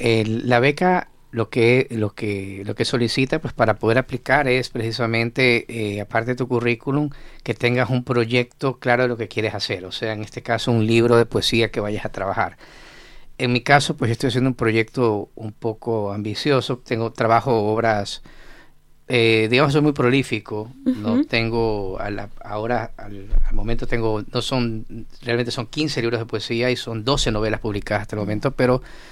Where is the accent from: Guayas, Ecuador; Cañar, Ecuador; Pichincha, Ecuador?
Guayas, Ecuador; Guayaquil; now in Concepción, Chile; como vengo de Guayaquil, que es un lugar donde solo hace calor y más calor, digamos que el frío me gusta.